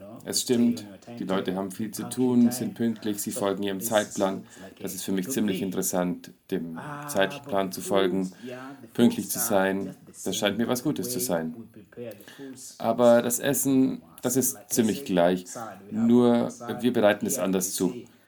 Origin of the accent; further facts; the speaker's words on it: Tanzania; dachte ich, dass die Unterrichtsmethoden vielleicht nicht die gleichen sind wie bei uns in Tansania.